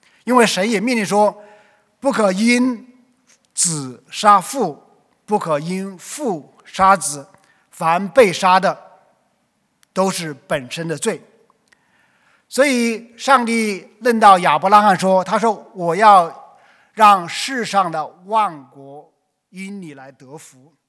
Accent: China; 我们中国人有句话叫做善有善报，恶有恶报，

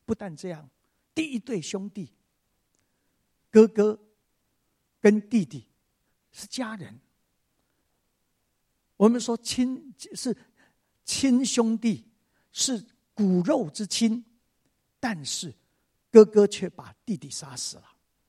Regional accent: northern Taiwan, Taiwan; 那我生在台湾的一个非常乡下的乡下

